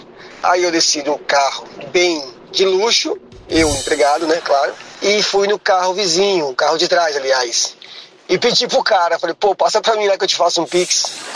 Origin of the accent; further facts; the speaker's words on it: Sorocaba, São Paulo, Brazil; sou de Sorocaba